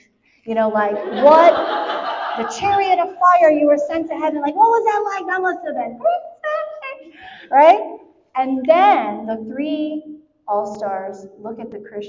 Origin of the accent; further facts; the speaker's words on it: Houston, Texas, United States; also born or lived in Florida; I'm from Houston, you know? Like, I'm from Florida and Houston, so I've seen flood.